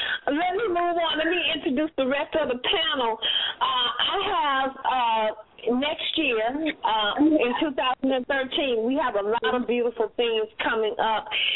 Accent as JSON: {"language": "English", "town": "Little O'Brien", "region": "Texas", "country": "United States", "tie": "born or raised there", "said": "who is from my hometown right here in Little O'Brien, Texas, good friend of mine."}